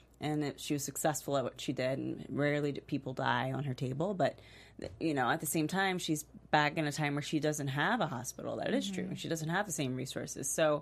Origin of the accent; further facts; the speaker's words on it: the South, United States; I want to call it moonshine because I'm from the South